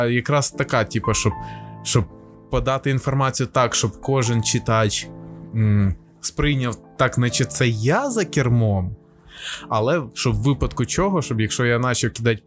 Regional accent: Rivne, Rivne Oblast, Ukraine; я сам з Рівного

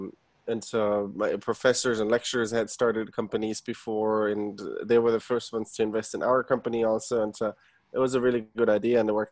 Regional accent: Germany; So I was born and raised in Germany.

